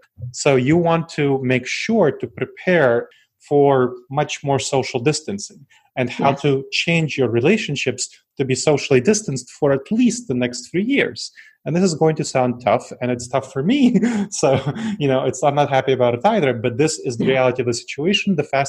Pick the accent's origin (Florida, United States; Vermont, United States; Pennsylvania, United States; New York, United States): New York, United States; New York City; I grew up in New York City, so, you know, non-lingual those people.